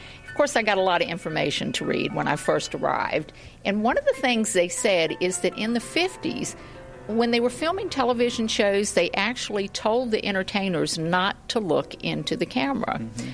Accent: Virginia, United States; Actually, I'm from Virginia, and I remember that black and white show.

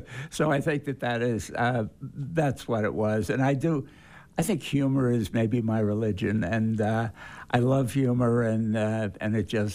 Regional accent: Brooklyn, New York, United States; born there; also born or lived in Long Island / Los Angeles; Well, I was proud to say I was born in Brooklyn, lived on Long Island about 15 miles from the city.

